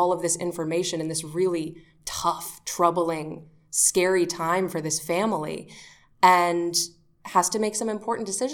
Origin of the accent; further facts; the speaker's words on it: North Carolina, United States; I mean, I grew up queer in North Carolina.